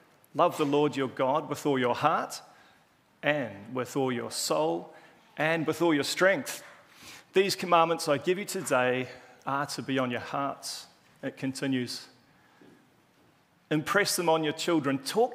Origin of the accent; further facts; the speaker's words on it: New Zealand; accent: Kiwi; in my Kiwi accent